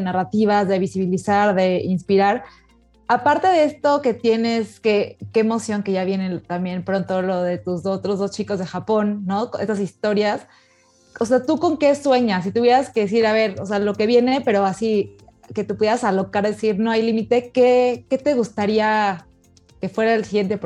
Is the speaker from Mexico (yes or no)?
yes; Mexico; Quienes estamos, quienes somos mexicanos